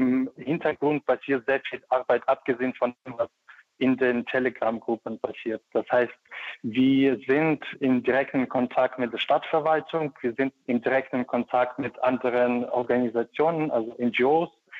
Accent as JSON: {"language": "German", "country": "Ukraine", "moved": "yes", "lives_now": "Germany", "said": "Ich komme aus der Ukraine, 2013 nach Deutschland gekommen."}